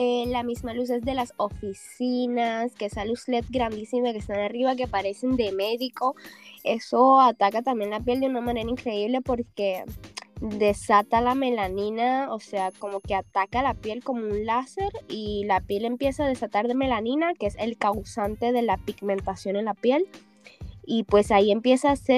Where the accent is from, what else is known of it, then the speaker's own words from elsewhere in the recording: Venezuela; now in Dominican Republic; de República Dominicana. Me encuentro acá, soy venezolana.